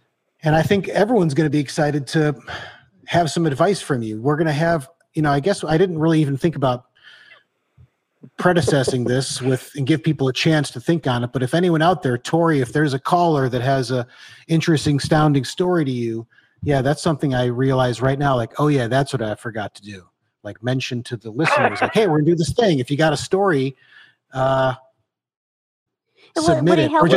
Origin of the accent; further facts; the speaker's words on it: Detroit, Michigan, United States; moved away as an adult; now in New York, United States; I'll always feel like I'm from Detroit, but I have lived in New York long enough to kind of feel like, well, I'm close.